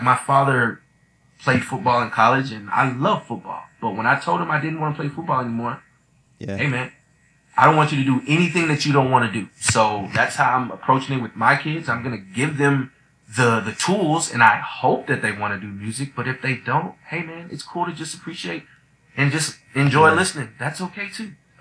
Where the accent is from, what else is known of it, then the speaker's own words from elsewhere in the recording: Austin, Texas, United States; I grew up in Austin.